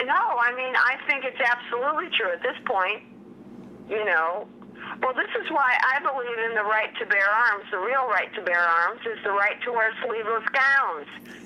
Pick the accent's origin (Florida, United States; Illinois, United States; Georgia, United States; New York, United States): Illinois, United States; Chicago; But keep in mind, I'm originally from Chicago